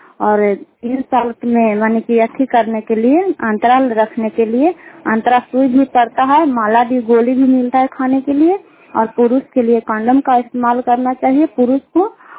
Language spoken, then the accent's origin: Hindi; Kukahariya, Bihar, India; कुकहरिया के रहने वाले हैं, रुफाई पंचायत चंडी प्रखंड नालंदा जिला के।